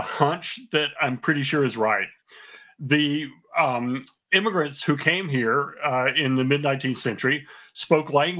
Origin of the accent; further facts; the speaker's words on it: the South, United States; I'm from the South, and we say the weather's supposed to get better, right?